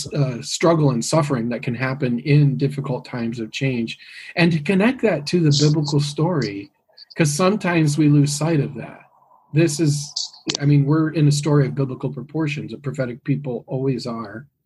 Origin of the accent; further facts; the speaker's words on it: Michigan, United States; I grew up RLDS in West Michigan, and West Michigan's a very religiously conservative place.